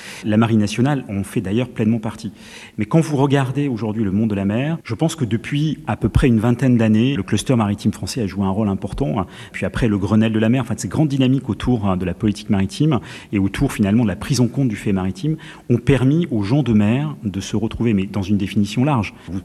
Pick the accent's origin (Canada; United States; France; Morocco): France; South-West France; Je suis originaire du Sud-Ouest, donc je connaissais la mer